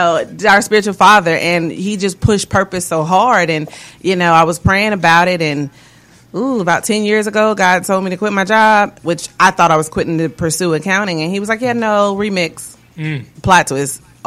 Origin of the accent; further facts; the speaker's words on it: Sanford, Florida, United States; also born or lived in Jacksonville, United States; I'm from Sanford, Florida. I was born in Jacksonville, and I got stuck in Tallahassee just like y'all.